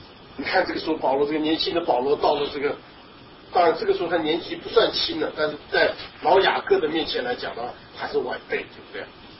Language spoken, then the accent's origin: Chinese; China; 就是我们中国人讲这个形势比人强啊